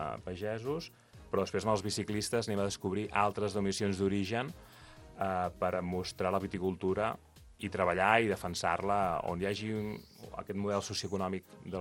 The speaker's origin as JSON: {"language": "Catalan", "town": "Sant Sadurní", "region": "Catalonia", "country": "Spain", "tie": "born or raised there", "said": "jo soc fill de Sant Sadurní"}